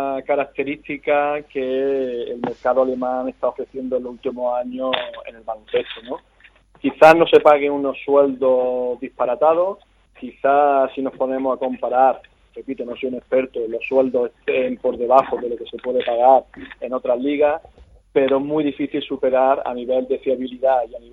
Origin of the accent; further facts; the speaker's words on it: Spain; los que vinimos de España.